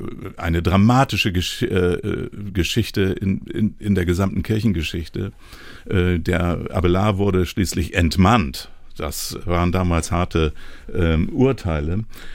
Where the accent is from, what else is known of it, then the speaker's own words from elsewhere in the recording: Hamburg, Germany; Aber ich habe dann auch in meinem Heimatort in Hamburg, in Rahlstedt